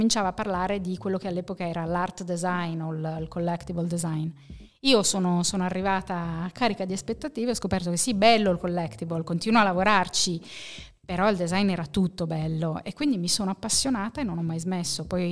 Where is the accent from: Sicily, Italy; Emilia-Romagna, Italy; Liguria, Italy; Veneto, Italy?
Liguria, Italy; Sanremo; Sì, io vengo da Sanremo.